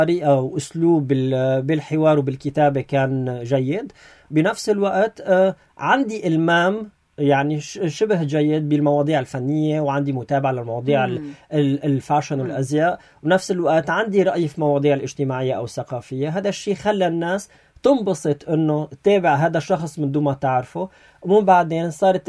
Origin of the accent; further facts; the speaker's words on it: Syria; انا شخص، انا سوري